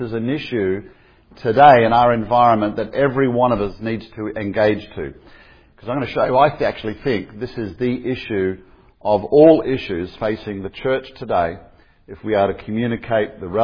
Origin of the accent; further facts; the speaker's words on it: Australia; I've got a deep southern accent because I'm from Australia.